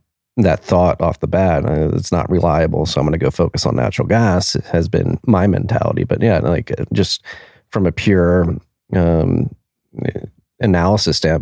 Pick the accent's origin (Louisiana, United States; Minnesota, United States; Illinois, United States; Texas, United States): Texas, United States; And as a Texan, that perturbs me a bit